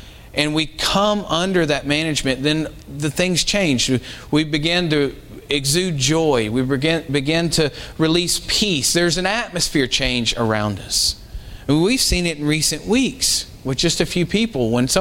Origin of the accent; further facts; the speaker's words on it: North Carolina, United States; I know in my hometown back in North Carolina, there was a particular business that I remember would do this often.